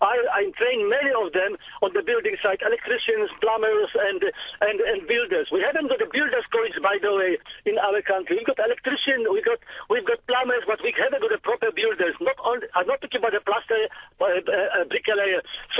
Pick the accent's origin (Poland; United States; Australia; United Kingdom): Poland; moved away; that I came from Poland, and in Poland we had a system.